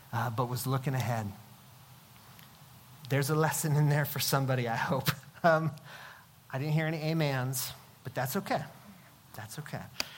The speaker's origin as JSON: {"language": "English", "town": "Albany", "region": "New York", "country": "United States", "tie": "born or raised there", "said": "especially up where I grew up in Albany."}